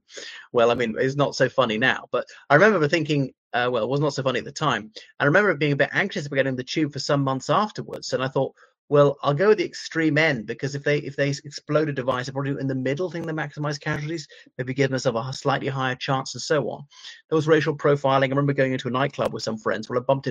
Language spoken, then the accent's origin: English; Ireland; now in United Kingdom; Now, I'm Irish, And you may know in the United Kingdom of the 70s to the 90s, most of the terrorists were Irish